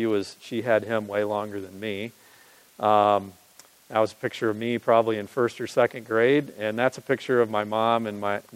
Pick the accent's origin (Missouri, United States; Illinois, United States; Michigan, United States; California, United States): Illinois, United States; My father, Carl, I grew up in Illinois.